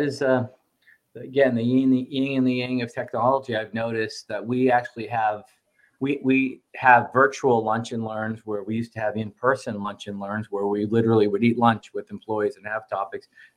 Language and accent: English; Boston, Massachusetts, United States; now in New Hampshire, United States; I grew up in the Boston area, like going 3 miles takes an hour